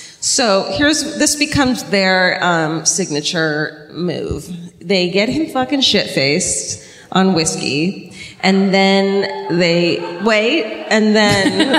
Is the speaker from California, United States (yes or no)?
yes; California, United States; I'm from Southern California.